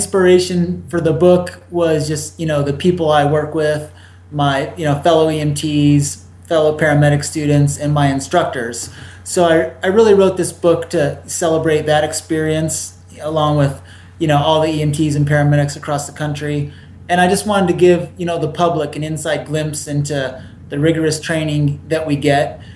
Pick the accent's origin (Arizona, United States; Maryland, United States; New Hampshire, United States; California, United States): New Hampshire, United States; also born or lived in Seattle; I was raised in New Hampshire and went to college in Seattle.